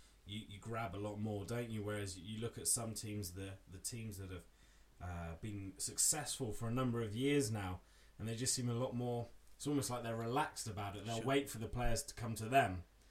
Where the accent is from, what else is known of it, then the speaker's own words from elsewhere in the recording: southern England, United Kingdom; Yeah, we are Southerners. You might have told